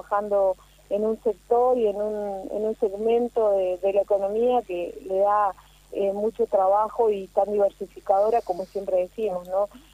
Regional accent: La Paz, Entre Ríos, Argentina; No, yo soy nacida en La Paz y estuve trabajando los últimos 6 años como directora de turismo en Concepción del Uruguay.

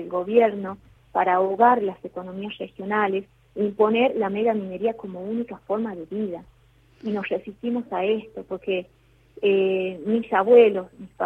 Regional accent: Andalgalá, Catamarca, Argentina; una seguidilla de acontecimientos que vienen sucediendo en mi pueblo, demuestran que no hay paz social. En Andalgalá no están dadas las condiciones para este proyecto.

